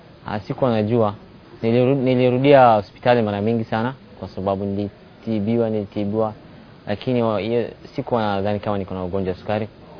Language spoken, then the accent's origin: Swahili; Garissa, Garissa County, Kenya; niko na miaka 20. Mimi ni mwenyeji wa Garissa na nasoma shule ya Frontier Institution.